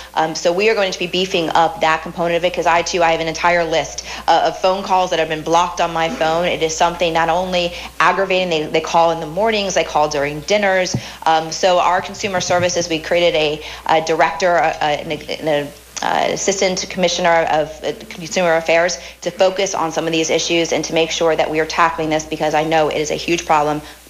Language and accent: English; Miami, Florida, United States; As we know that, I'm born and raised in Miami